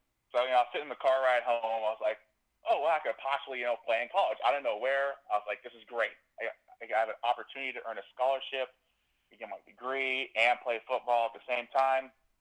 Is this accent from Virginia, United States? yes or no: no; Portland, Oregon, United States; So I grew up in Portland, Oregon, northwest Portland, Bethany area. I had a really great upbringing.